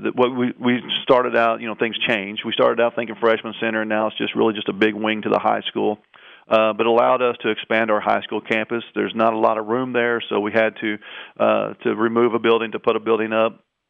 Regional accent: Flat River, Missouri, United States; I'm from Southeast Missouri. I grew up in Flat River, which is now Park Hills.

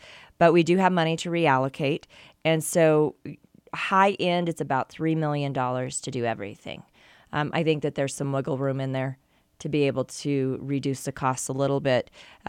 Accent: Colorado, United States; Again, you know that I was originally came from Colorado

